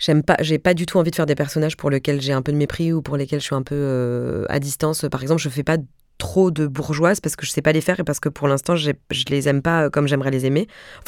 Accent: Mulhouse, Grand Est, France; Moi je viens de Mulhouse et franchement il y a 10 ans je parlais comme ça

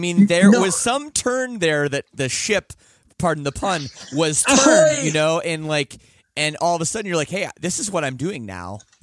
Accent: Canada; I mean, I think now I'm from Canada. So, yeah, we were about 18 when we sort of had to make a decision.

